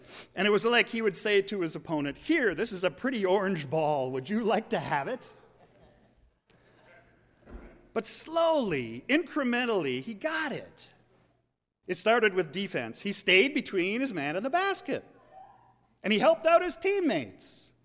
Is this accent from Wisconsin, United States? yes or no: yes; Appleton, Wisconsin, United States; also born or lived in Philadelphia; Of course, I knew Wisconsin since I grew up in Appleton, but that was 40 years ago.